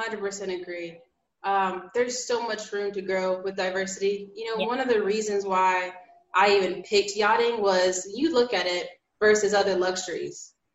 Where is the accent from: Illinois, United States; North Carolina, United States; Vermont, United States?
North Carolina, United States; where I lived in North Carolina, my home state, and for a semester.